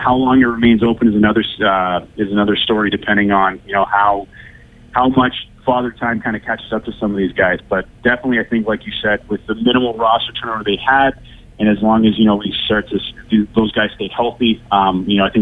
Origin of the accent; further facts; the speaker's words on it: Canada; Obviously, I say that's self-serving as a Canadian